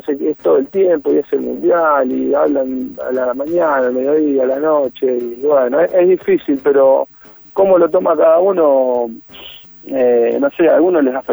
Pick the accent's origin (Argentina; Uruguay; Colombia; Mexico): Argentina; Yo como argentino también me considero